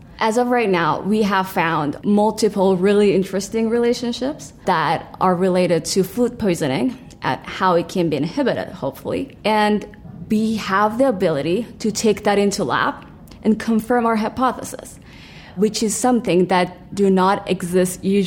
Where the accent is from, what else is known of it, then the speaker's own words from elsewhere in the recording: Iran; moved away; I immigrated from Iran 5 years ago. I always wanted to immigrate because in my country, there isn't enough room for a woman to grow as an individual, to study and to do research.